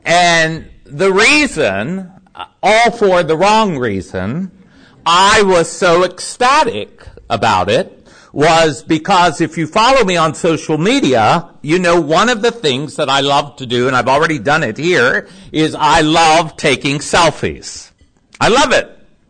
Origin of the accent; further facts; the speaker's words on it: Kentucky, United States; And I said, "That's me." I said, "I'm from Kentucky."